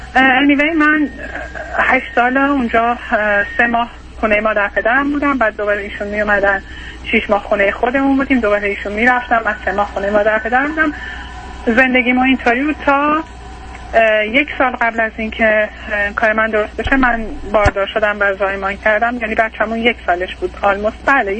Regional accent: Iran; moved away; ما از ایران حدود 8-9 سال اومدیم اینجا

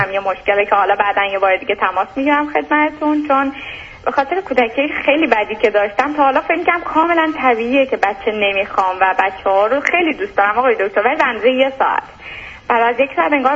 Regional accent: Iran; moved away as an adult; now in Europe; از ایران که اومدم و ازدواج کردم، از ایران خارج شدم.

